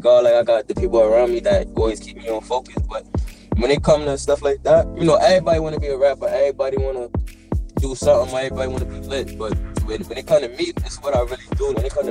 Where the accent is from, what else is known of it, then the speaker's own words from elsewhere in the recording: New York City, New York, United States; I'm from East New York, too, so we come out.